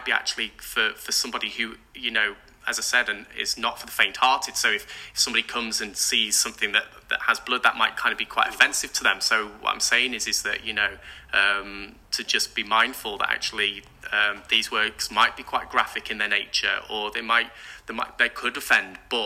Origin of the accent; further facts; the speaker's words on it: United Kingdom; first language British Sign Language; English is a second language; So basically, both my parents are actually profoundly deaf and they use British Sign Language. And my first language was British Sign Language. I learned to speak when I was actually 3.